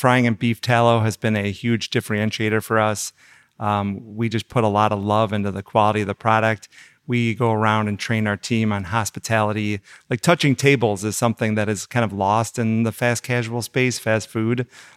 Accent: Chicago, Illinois, United States; now in Temecula, United States; my wife and I moved to Temecula, California. We grew up in Chicago

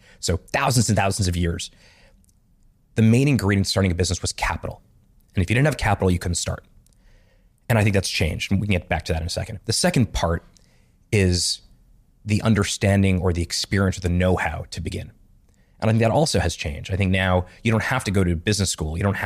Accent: Montreal, Quebec, Canada; My first, when I was 13 years old, I grew up in Montreal.

